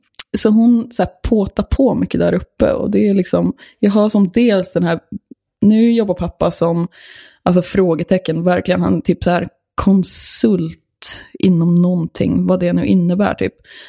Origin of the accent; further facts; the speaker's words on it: Sollefteå, Västernorrland County, Sweden; born there; BB i Sollefteå. Mm. Där föddes jag.